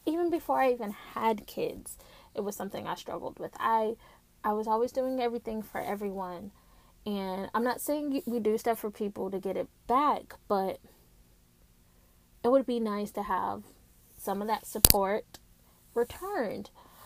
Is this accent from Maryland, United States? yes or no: yes; Maryland, United States; I wanted to go to school Bowie State in Maryland, because I grew up in Maryland